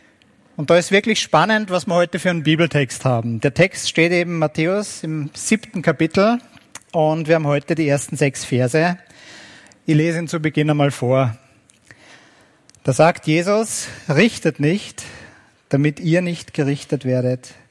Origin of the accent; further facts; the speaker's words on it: Austria; Gerade bei Donald Trump haben wir gerade als Österreicher natürlich alles Recht dazu, ihm böse zu sein